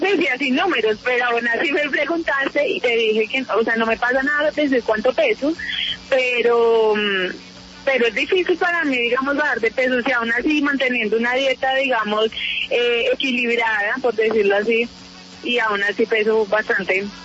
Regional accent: Colombia; hay que mostrar la naturaleza también de nosotras las colombianas.

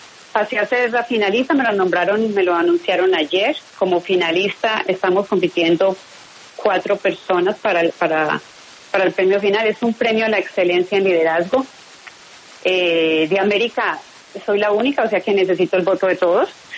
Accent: Manzanares, Caldas, Colombia; moved away as an adult; also born or lived in Manizales; now in United States; Soy colombiana, obviamente. Soy de Manzanares, Caldas. Mi familia es de allá. Estudié ingeniería en Manizales, en la Universidad Nacional de Manizales. Y muy temprano en la mi carrera me trasladaron a Estados Unidos.

